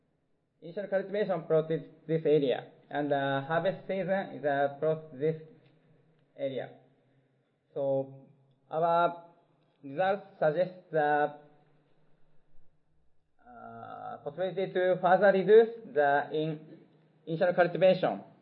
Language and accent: English; Japan; English is a second language; o everyone … from Japan.